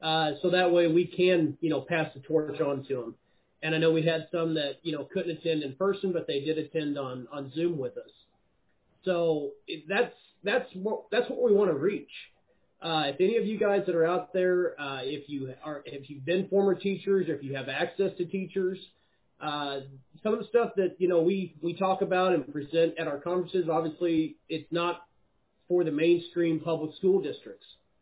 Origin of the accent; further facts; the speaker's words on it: Olathe, Kansas, United States; And I'm basically from Olathe, so I've reached out to the Olathe Public Schools